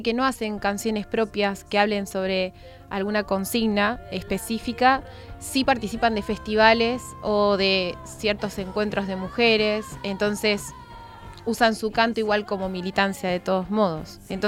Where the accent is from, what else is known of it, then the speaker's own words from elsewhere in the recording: Patagonia, Argentina; Desde Argentina, la Patagonia, súper al sur.